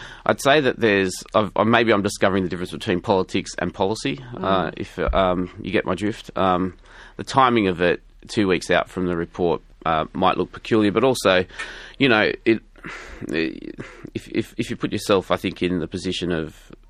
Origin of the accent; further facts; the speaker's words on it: Sydney, New South Wales, Australia; I grew up in Sydney Southwest, and, you know, coming into the city as a man of colour